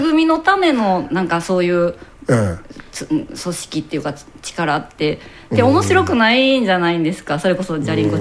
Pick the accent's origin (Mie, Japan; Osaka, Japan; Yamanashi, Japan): Osaka, Japan; born there; 私は大阪で生まれたので、